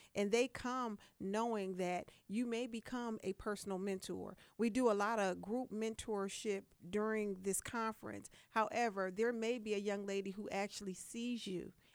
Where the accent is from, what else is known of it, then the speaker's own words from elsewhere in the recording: New Haven, Connecticut, United States; My hometown has always been supportive, New Haven, Connecticut.